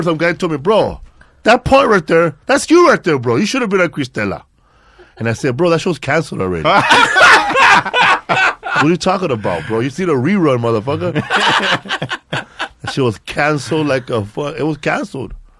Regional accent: Los Angeles, California, United States; I'm from Boyle Heights. I'm not even a Boyle Heights webpage.

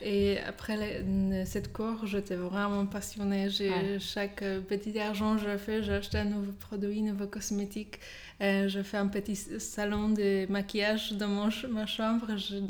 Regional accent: Poland; French is a second language; moved away as an adult; now in Paris, France; je suis maquilleuse, j'habite à Paris, je viens de Pologne. À Paris, je suis 9 ans

